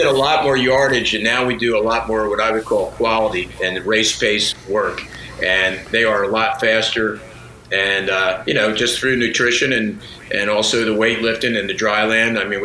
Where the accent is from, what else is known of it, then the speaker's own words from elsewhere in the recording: Philadelphia, Pennsylvania, United States; Growing up in Philly, the 1600 SAT kid in my high school could shoot a rock.